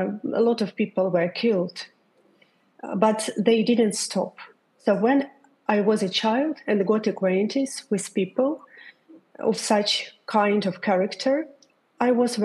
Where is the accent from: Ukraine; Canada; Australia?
Ukraine; born there; English is a second language; Because I was born not in Switzerland, but in Ukraine.